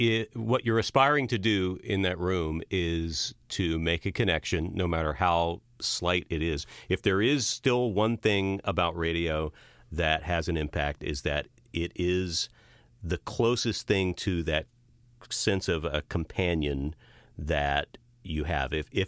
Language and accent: English; Texas, United States; I was growing up in West Texas.